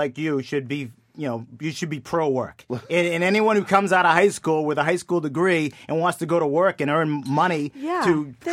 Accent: West Peabody, Massachusetts, United States; I mean, you know I grew up in West Peabody.

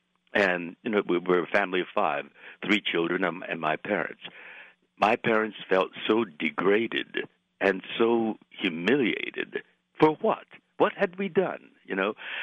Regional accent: Los Angeles, California, United States; born there; My mother was born in Sacramento. My father was a San Franciscan. I was born here in Los Angeles. We're American citizens.

